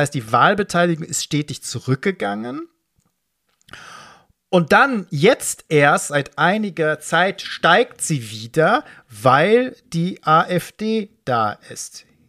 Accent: Dortmund, North Rhine-Westphalia, Germany; da wollte ich mir Dortmund rauspicken, klar, meine Heimatstadt.

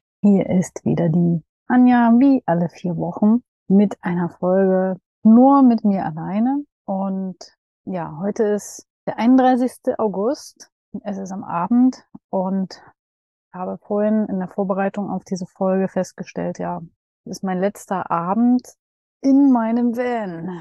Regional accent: Dresden, Saxony, Germany; Ich habe ab morgen ein WG-Zimmer in meiner Heimat in Dresden.

